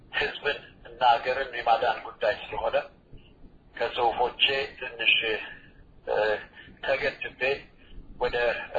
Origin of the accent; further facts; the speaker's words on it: Addis Ababa, Ethiopia; also born or lived in Moscow; ተወልጄ ያደግኩት አዲስ አበባ ከተማ ነው።